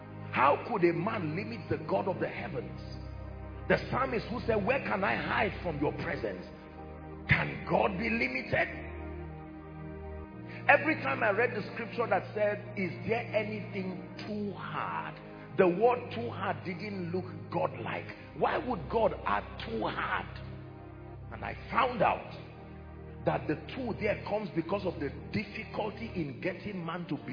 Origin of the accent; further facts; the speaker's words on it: Middle Belt, Nigeria; I come from the Middle Belt, for instance.